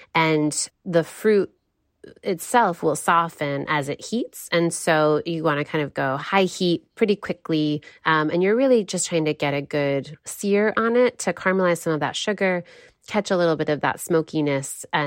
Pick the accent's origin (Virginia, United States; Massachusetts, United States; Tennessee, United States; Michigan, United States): Michigan, United States; I'm from Michigan and we grow a lot of fruit here. I mm-hmm. have always lived, or mostly always lived on the west side of the state, which is our fruit belt.